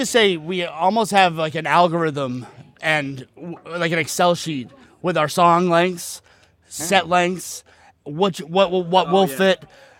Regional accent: United States; So me being American, we don't really have many festivals in the States like you do in Europe here.

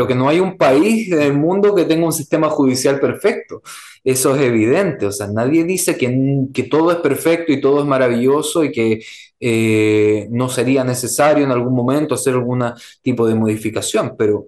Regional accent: Chile; yo soy chileno

